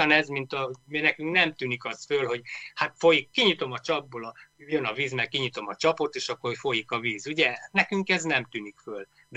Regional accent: Hungary; Itthon nem tűnt ez föl nekem, hogy én magyar vagyok, mert olyan természetszerű dolog volt magyarnak lenni.

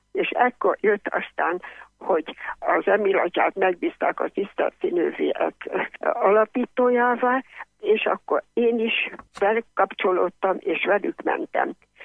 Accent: Zirc, Veszprém County, Hungary; born there; Én Zirten születtem, a ciszterci monostor árnyékában.

